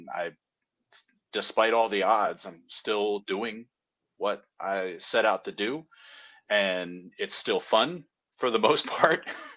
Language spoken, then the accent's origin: English; Silver Spring, Maryland, United States; also born or lived in various countries; I'm from Maryland, but I spent like half my childhood in Silver Spring, Maryland, which is a suburb of DC, and the other half was in various countries because my dad was a diplomat.